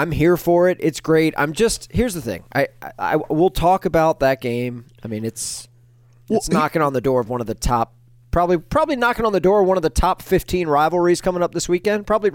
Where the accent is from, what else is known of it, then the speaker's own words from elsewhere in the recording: Atlanta, Georgia, United States; that was the team that I grew up rooting for along with my dad, deep, deep in enemy territory, okay, growing up in Atlanta.